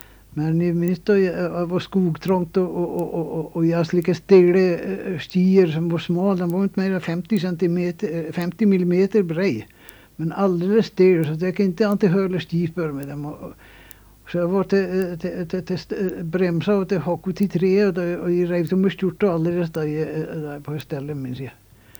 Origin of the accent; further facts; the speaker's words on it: Sälen, Dalarna County, Sweden; jag är från Selen och lite Trollstrån